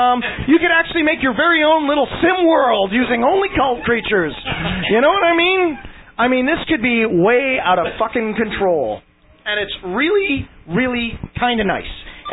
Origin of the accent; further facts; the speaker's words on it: Canada; I don't even live in the U.S. I'm a Canadian.